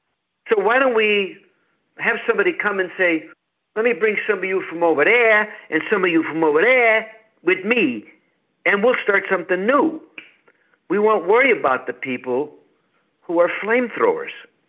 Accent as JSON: {"language": "English", "town": "Chicago", "region": "Illinois", "country": "United States", "said": "he and I, we are both from the South Side, city of Chicago."}